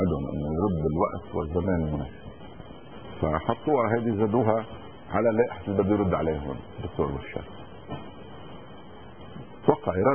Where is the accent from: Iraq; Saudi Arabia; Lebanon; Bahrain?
Lebanon; نحن لبنانيين بنعيش نحن وياك بشراكة بوطن مستقر بوطن آمن بوطن مزدهر